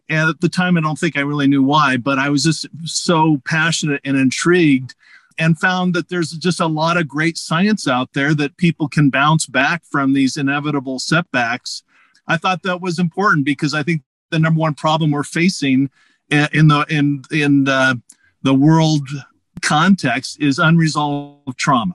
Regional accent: California, United States; I am from Southern California

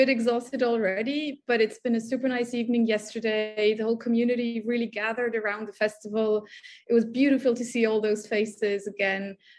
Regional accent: Luxembourg; moved away as an adult; I come from Luxembourg.

